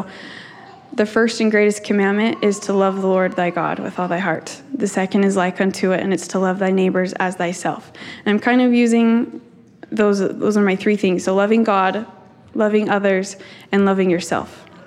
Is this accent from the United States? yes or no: yes; Vernal, Utah, United States; moved away; So I'm originally from Vernal. I moved out here for school.